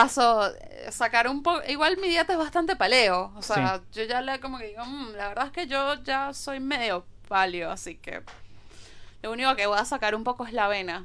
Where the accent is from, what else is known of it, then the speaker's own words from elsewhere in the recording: Venezuela; now in Buenos Aires, Argentina; soy venezolana, vivo acá hace 7 años en Buenos Aires, estudio comunicación social allá, estudié guión acá.